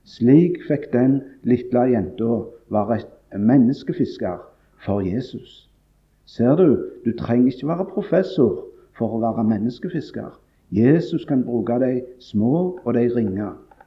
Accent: Randaberg, Rogaland, Norway; jeg var sikkert ikke mer enn en 8-10 år. Jeg var på

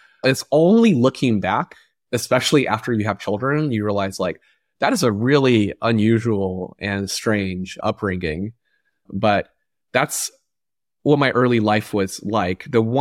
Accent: Dalian, Liaoning, China; I grew up in China. So I was born there in a northern part of China called Dalian. And I was raised by my grandparents up to age 4.

